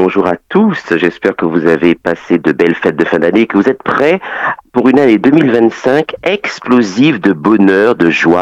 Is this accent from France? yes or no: yes; Martinique, France; très intéressé par le rythme parce que je viens de la Martinique